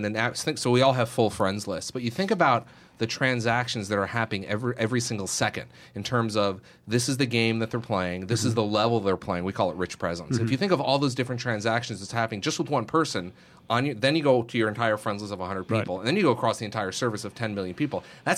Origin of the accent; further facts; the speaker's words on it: New England, United States; I'm from New England.